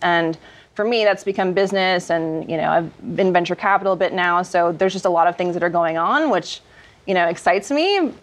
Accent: Minnesota, United States; I mean, I'm from Minnesota, so curling should be my shit.

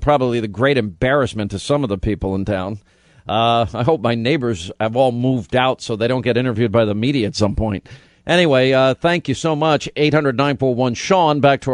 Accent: Franklin Square, New York, United States; right next to my hometown where I grew up in Franklin Square.

